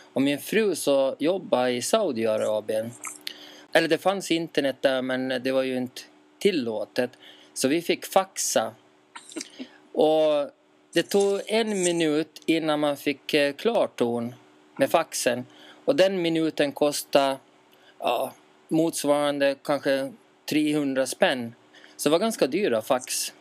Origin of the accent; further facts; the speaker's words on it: Geta, Åland, Finland; Geta, som är min hemkommun.